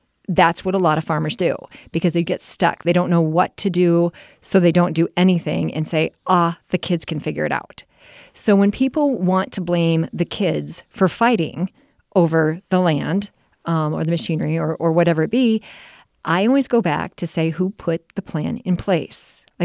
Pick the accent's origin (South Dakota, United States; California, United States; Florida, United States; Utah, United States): South Dakota, United States; Parkston; And the reason I went into law school was to help farmers because I grew up in Parkston, South Dakota.